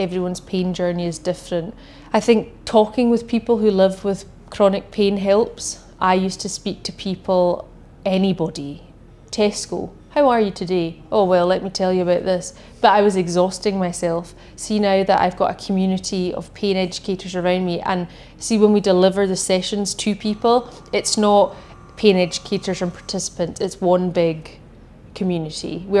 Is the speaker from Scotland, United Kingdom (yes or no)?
yes; Isle of Lewis, Scotland, United Kingdom; I'm originally from the Isle of Lewis, moved to Glasgow when I was 19 to study